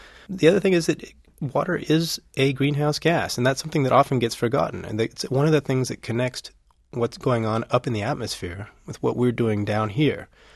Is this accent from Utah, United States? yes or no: no; California, United States; Kid growing up in California, you go through these droughts and you start realizing this is a powerful force beyond my family's power to control